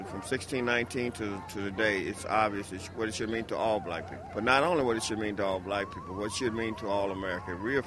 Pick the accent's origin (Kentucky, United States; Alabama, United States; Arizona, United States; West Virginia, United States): Alabama, United States; Mobile; I'm from Mobile, Alabama. I'm a retired electrician